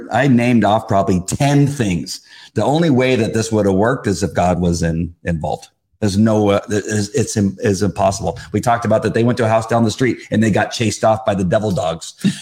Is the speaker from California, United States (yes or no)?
yes; La Mirada, California, United States; I grew up in La Mirada.